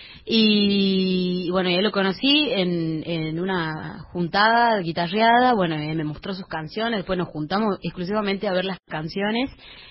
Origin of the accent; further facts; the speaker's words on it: Salta, Argentina; yo como buena salteña